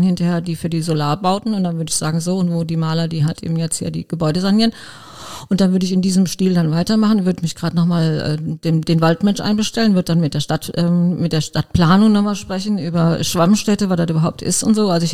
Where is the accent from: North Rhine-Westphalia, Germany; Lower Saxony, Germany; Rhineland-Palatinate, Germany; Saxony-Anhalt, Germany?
Rhineland-Palatinate, Germany; Arnberg; Koblenz ist für mich zu Hause, wobei das für mich noch stärker eingegrenzt ist. Ich bin in Arnberg geboren und aufgewachsen. Wir sind ja zwangseingegliedert worden gegen unseren erklärten Willen.